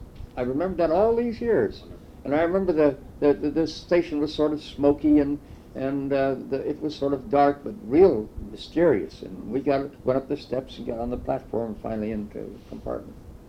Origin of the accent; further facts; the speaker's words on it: Detroit, Michigan, United States; born there; My mother and father lived in Detroit. I was born in Detroit in 1907.